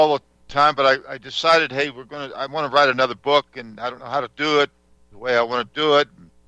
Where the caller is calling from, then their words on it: Colorado, United States; I'm calling in from the great state of Colorado.